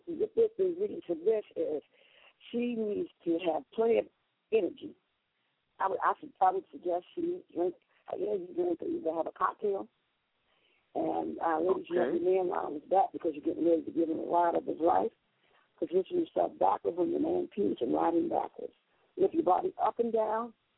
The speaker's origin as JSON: {"language": "English", "town": "Savannah", "region": "Georgia", "country": "United States", "said": "I'm from Savannah, Georgia. I'm a country girl."}